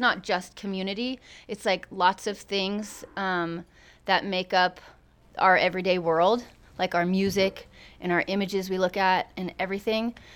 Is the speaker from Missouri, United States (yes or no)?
yes; Kansas City, Missouri, United States; I'm from the Midwest, from a city called Kansas City, and it's very different than here.